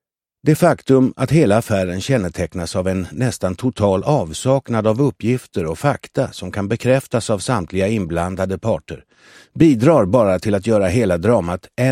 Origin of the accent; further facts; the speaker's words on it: Fagersta, Västmanland County, Sweden; born there; Jag är född i Fagersta.